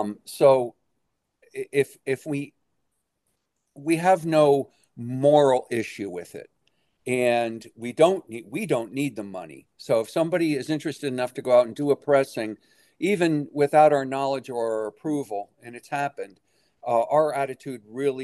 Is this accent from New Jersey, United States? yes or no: yes; New Jersey, United States; moved away as an adult; I was the Typhoid Mary of punk rock in my hometown. I had lived out of my work took me out of New Jersey, and opportunity to be in places where there was a lively music scene.